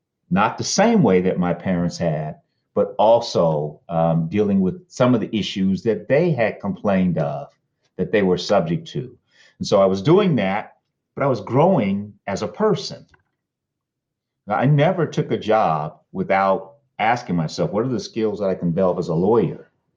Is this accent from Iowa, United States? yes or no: no; San Francisco, California, United States; But I grew up in San Francisco, and I didn't have the kind of experience that they had.